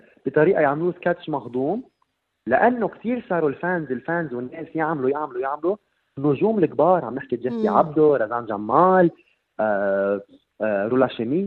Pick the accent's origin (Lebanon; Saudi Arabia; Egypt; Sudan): Lebanon; اليوم كلبناني بحب اعرف مثلا كلمه بندوره بتعني طماطم بالمصري